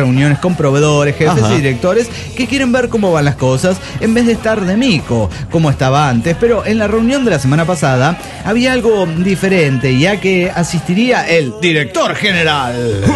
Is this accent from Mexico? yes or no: yes; Nogales, Sonora, Mexico; yo soy de Nogales, Sonora.